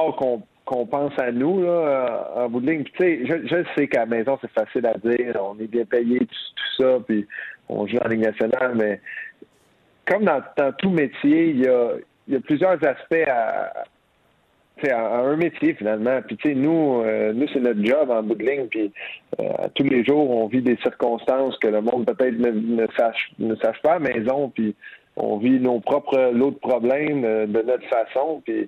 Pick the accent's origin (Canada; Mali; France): Canada; Quebec; Puis je pense qu'en tant que Québécois, on peut être fiers de lui